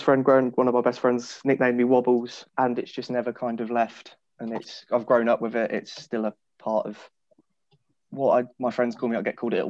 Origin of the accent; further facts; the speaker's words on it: Mildenhall, East of England, United Kingdom; and I'm from Suffolk, and I live in a little town called Mildenhall in Suffolk.